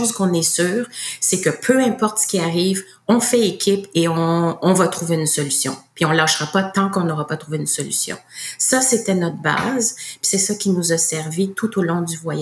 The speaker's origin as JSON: {"language": "French", "country": "Haiti", "tie": "born there", "said": "je suis née en Haïti, moi, donc j'ai déjà voyagé"}